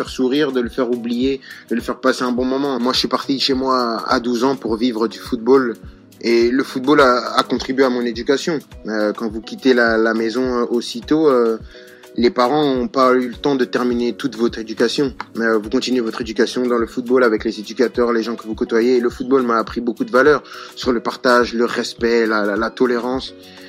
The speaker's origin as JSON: {"language": "French", "country": "France", "said": "C'est classique quand on est français, pas très original."}